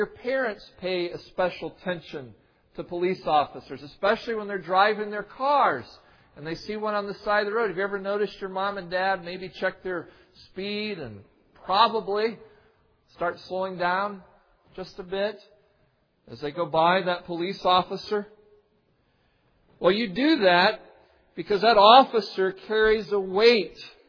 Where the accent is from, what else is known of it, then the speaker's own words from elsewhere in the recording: North Carolina, United States; I grew up in North Carolina, down south. And it was drilled into my mind as a child growing up in the South